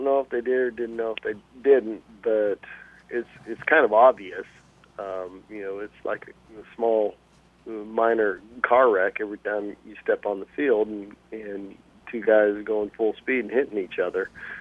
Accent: Gothenburg, Nebraska, United States; that signing there in the living room table of Mom and Dad's house where I grew up in Gothenburg, Nebraska

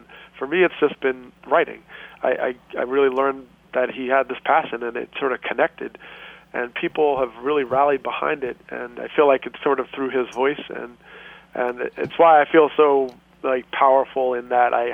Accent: New Jersey, United States; We started at the church where I grew up in New Jersey.

